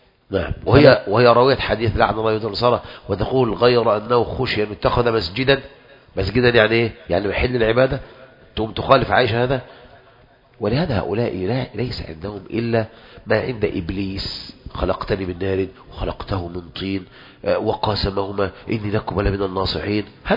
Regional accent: Egypt; ما احنا كمصريين في غاية الايه يعني

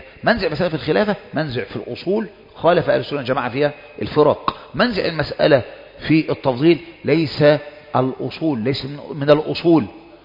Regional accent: Egypt; كان عندنا في مصر كثير من هؤلاء يقولون

